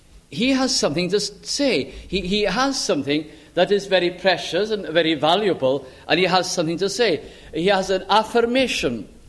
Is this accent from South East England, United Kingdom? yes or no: no; Bolton, North West England, United Kingdom; I was traveling a great part of the night to Lancashire, and I got to my hometown in Bolton and had to get a taxi home because there were no buses.